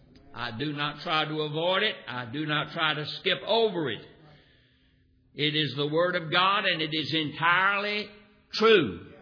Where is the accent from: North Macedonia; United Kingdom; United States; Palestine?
United States; North Carolina; I was raised in North Carolina the first 20 years of my life.